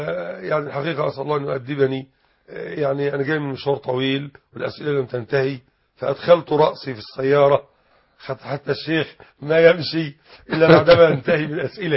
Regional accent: Mit Hadid, Dakahlia, Egypt; كنت أعيش في قريتي ميت حديد، مركز بنية نصر، قهلية بمصر

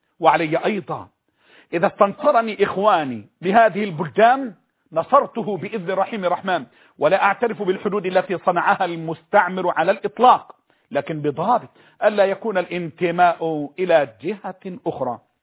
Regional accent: Egypt; أنا مصري، انتمائي لبلدي، انتمائي لبلدي.

